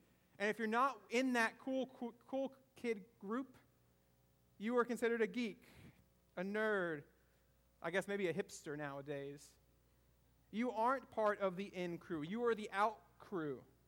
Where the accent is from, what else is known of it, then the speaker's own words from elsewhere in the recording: the South, United States; I'm a Southerner too, I love my sweet tea.